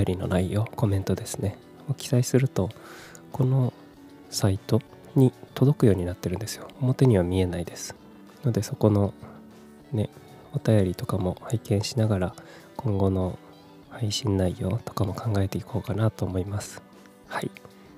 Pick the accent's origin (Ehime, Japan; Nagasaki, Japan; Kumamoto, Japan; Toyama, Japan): Kumamoto, Japan; moved away as an adult; also born or lived in Fukuoka / Tokyo; 18歳から福岡、30歳から東京で暮らし、35歳で会社を辞め、地元の熊本でフリーランスのウェブライターとして生きることにした僕が、